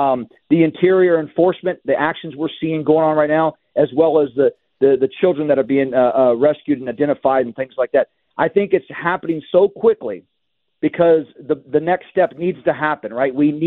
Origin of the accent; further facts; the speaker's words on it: Arizona, United States; both in Washington and right here in my home state of Arizona and along the Southwest border.